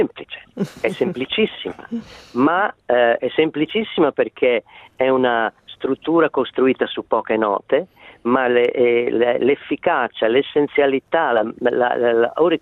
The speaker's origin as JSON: {"language": "Italian", "town": "Bologna", "region": "Emilia-Romagna", "country": "Italy", "said": "io sono bolognese di origine"}